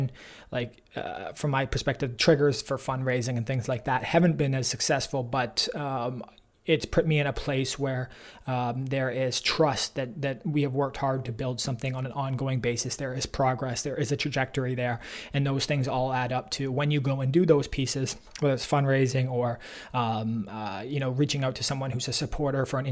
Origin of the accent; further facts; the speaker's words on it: Canada; So maybe, you know, for us, we're Canadian